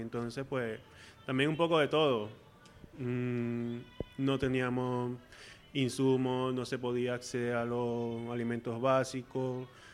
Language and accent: Spanish; Nueva Esparta, Venezuela; También yo soy margariteño y ellos allí fue los que me avisaron.